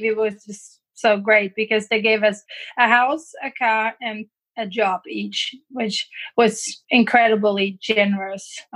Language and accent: English; Germany; accent: German; English is a second language; So I grew up in Germany, as you can tell by my accent. So I grew up in Germany